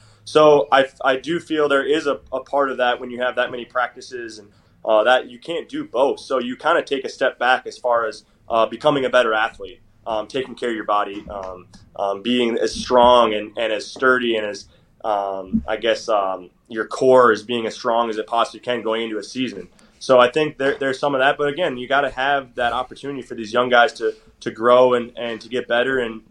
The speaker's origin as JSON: {"language": "English", "region": "Minnesota", "country": "United States", "tie": "born or raised there", "said": "I'm from Minnesota, but I'm right on the border. My hometown is like 40 minutes from the North Dakota border."}